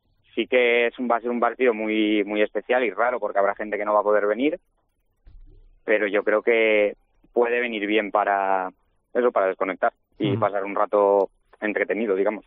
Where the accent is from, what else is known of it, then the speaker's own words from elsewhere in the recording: Picanya, Valencian Community, Spain; now in Paiporta, Spain; Yo soy de Picaña, pero bueno, ahora estoy viviendo en Paiporta. Mis padres sí que viven en Picaña